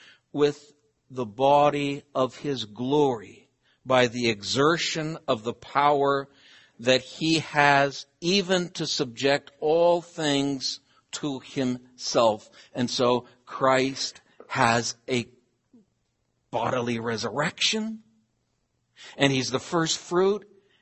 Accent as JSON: {"language": "English", "region": "Oregon", "country": "United States", "said": "But I'm from Oregon. We grow apples."}